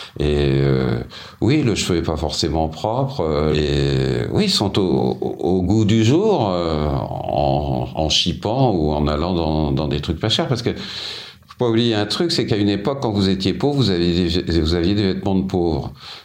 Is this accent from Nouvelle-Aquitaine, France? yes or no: no; Hauts-de-France, France; Je viens du Nord, je les ai côtoyés.